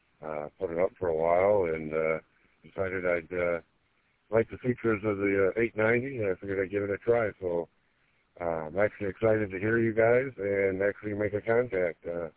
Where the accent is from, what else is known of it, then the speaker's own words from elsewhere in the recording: Plymouth, Michigan, United States; I'm in Novi right now, and I'm coming across on a Novi repeater. I'm from Plymouth.